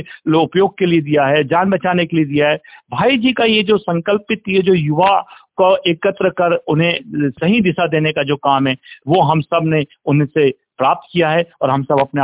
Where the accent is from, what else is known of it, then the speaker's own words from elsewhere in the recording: Chhindwara, Madhya Pradesh, India; हम छिंदवाड़ा से, मुझे आज भी याद है कि मैं कक्षा